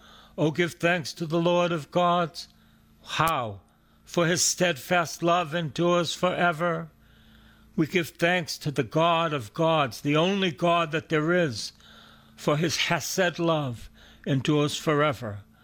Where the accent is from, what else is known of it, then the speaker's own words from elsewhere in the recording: Boston, Massachusetts, United States; I'm from East Boston, and I went to Salem State